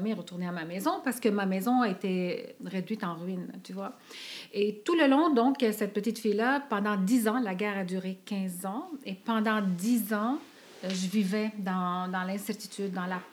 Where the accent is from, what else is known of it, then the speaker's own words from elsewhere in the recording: Lebanon; je suis d'origine libanaise, donc je viens du Liban.